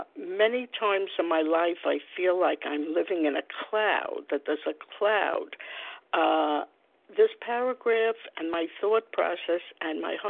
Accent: New York, United States; from New York.

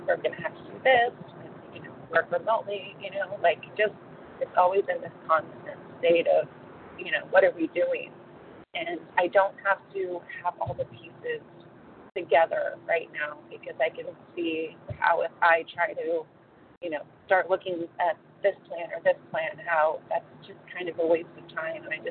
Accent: San Diego, California, United States; from San Diego, California.

